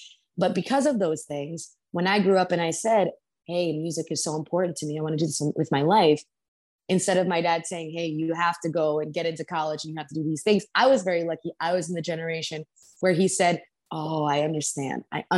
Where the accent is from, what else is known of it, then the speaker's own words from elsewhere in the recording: New York, United States; And we would go see Broadway shows because I grew up in New York.